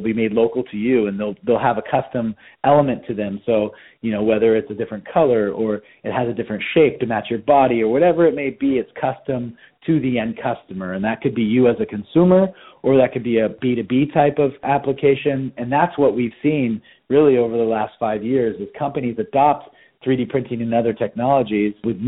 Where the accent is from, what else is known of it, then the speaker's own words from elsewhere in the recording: San Diego, California, United States; I grew up in San Diego surfing as a kid